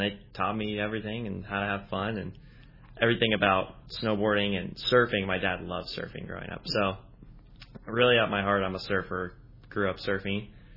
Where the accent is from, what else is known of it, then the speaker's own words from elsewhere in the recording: Encinitas, California, United States; I grew up in Encinitas. Both my parents were actually professional snowboarders, which is pretty cool.